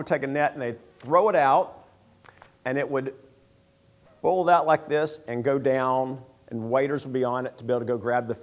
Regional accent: Oklahoma, United States; Well, I grew up in Oklahoma.

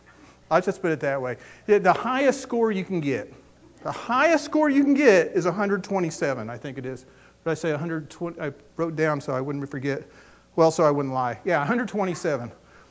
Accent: Oklahoma, United States; I grew up in Oklahoma, and my dad used to love to play golf.

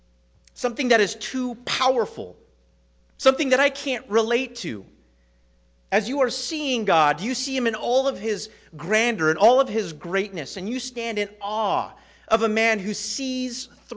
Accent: California, United States; I was raised in California. No one knows what that's like, right?

